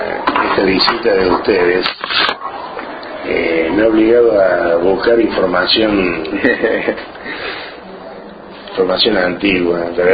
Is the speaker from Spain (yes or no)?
no; Córdoba, Argentina; born there; En Córdoba, sí, yo nací en Córdoba.